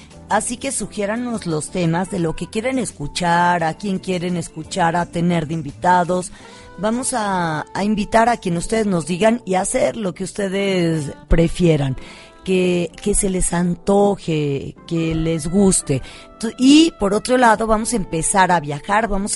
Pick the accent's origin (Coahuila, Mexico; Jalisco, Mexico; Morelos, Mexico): Jalisco, Mexico; Guadalajara; Como saben, yo crecí en Guadalajara, en Jalisco.